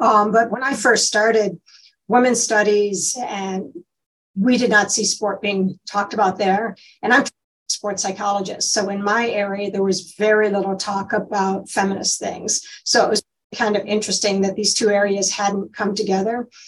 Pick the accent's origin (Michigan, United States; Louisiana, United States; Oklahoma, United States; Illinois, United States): Michigan, United States; I skied competitively. I'm from Michigan.